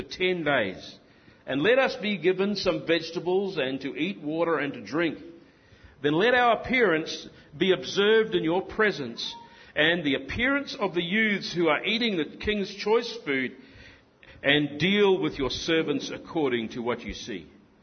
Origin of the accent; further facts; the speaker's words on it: Australia; accent: Australian mixed with New Zealand Kiwi; my accent, I hope, is not too hard to understand. It's Australian mixed with a good dash of New Zealand Kiwi.